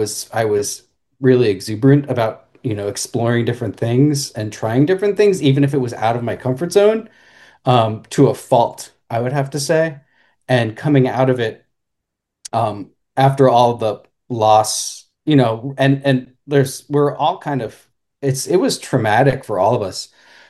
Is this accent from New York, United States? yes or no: yes; Valley Stream, New York, United States; I grew up here. I grew up like in the Valley Stream area, and it was all like a lot of Italian American, a lot of Jewish. And I had a pretty thick accent